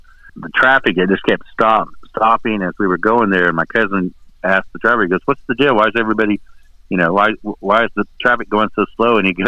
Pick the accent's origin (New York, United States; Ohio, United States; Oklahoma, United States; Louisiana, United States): Oklahoma, United States; Pawhuska; born on the Osage Reservation, and we're the same age, and we grew up in the Osage Indian Village of Bahuska